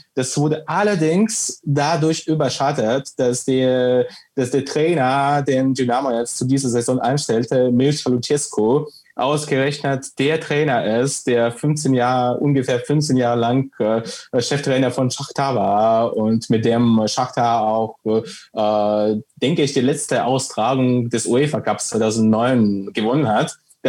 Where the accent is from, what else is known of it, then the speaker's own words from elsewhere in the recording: Sevastopol, Crimea, Ukraine; Also ich stamme selbst, wie gesagt, aus Sevastopol auf der Krim, und das ist ein sehr stark russisch geprägter Staat